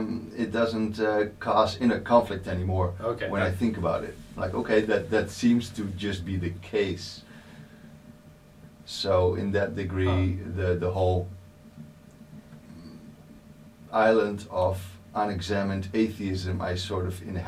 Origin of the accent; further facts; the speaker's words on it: Netherlands; I was raised in the Bible Belt of the Netherlands.